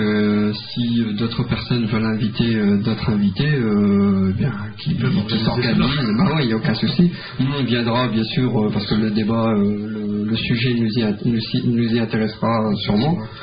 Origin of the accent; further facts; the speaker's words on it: France; nous, on s'affiche en tant que Français, citoyens français, de confession musulmane.